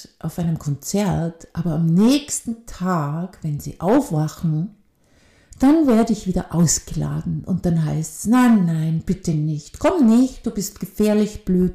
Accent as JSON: {"language": "German", "region": "Vorarlberg", "country": "Austria", "tie": "born or raised there", "also_born_or_lived": "Vienna", "accent": "Vorarlberg dialect", "moved": "yes", "said": "Da bin ich von Wien für 3 Jahre in mein Heimatland zurückgezogen, weil ich mir dachte, so, jetzt habe ich niemanden mehr in Wien. Also jetzt kann ich ja endlich wieder vorarlbergerisch reden"}